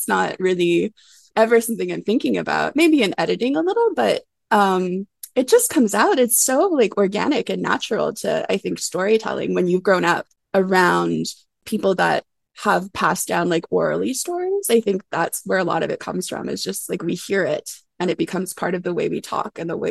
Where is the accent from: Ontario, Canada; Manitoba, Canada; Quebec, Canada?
Manitoba, Canada; the piece was very much like rooted in growing up in Manitoba and hearing how our history was taught